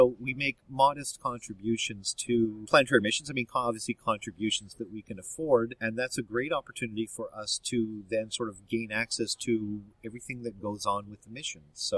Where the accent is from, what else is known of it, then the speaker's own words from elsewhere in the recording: Canada; We're Canadian, we're friendly, everybody loves us